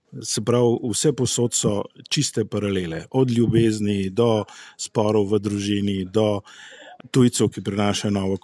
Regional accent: Log-Dragomer, Central Slovenia, Slovenia; iz Log Dragomerja smo in smo hoteli nekaj avtentičnega iz tega našega lokalnega okolja

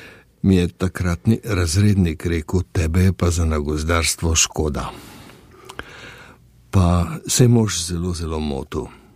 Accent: Ljubljana, Central Slovenia, Slovenia; Ko so se uglasile sirene, smo vsi iz Rožne doline bežali v Rožnik

